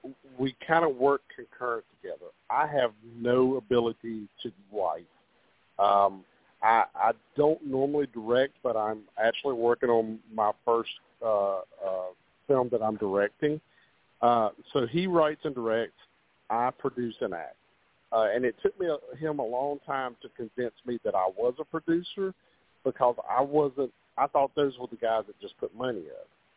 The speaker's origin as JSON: {"language": "English", "region": "Virginia", "country": "United States", "tie": "born or raised there", "said": "And from my hometown of Virginia, if I say I need something, most time they pop up and somebody's got somebody that can do it."}